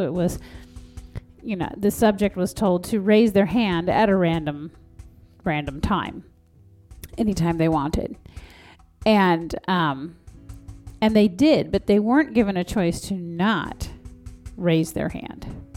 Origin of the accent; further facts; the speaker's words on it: United States; Of course, the United States. Love you. That's my home country.